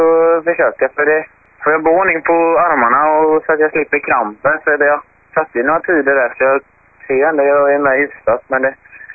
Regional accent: Gothenburg, Västra Götaland County, Sweden; Det var ganska likt här hemma i Göteborg med sten och sås

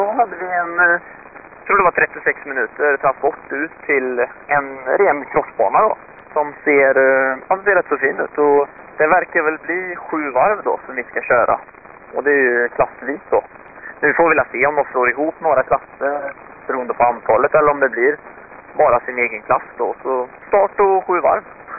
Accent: Sweden; Vi är 25 svenskar här nu tror jag.

